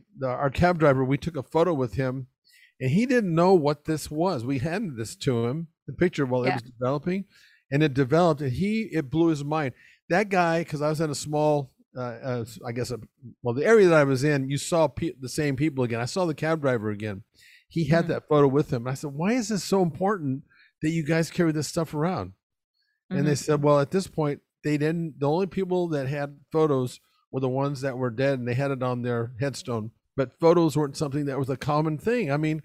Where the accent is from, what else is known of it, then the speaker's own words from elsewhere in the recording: United States; it was a big shock for me being an American and over there for the first time.